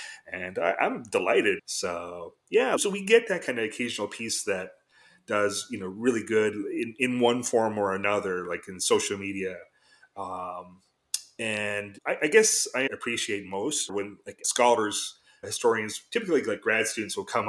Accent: Canada; We're Canadian. Like, I'm a Canadian, so you're generally a little more left of center.

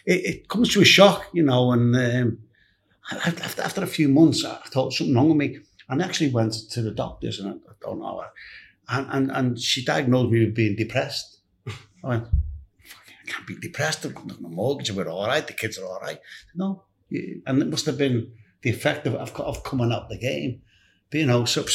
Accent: Liverpool, North West England, United Kingdom; We're from Liverpool, not England.

